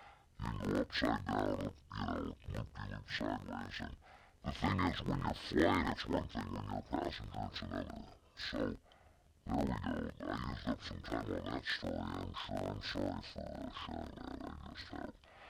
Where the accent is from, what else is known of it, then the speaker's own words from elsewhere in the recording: Great Falls, Montana, United States; And I grew up in Great Falls, Montana, and this thing, the sonic booms above me.